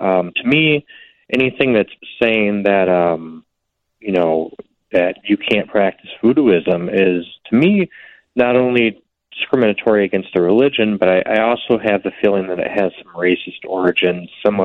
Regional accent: Elk Grove, Illinois, United States; And I couldn't afford a house in Chicago, so I moved back to my hometown of Elk Grove.

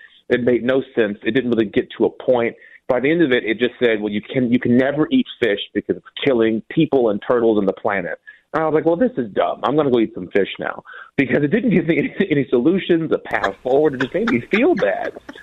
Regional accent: Minnesota, United States; You know, I was raised in Minnesota.

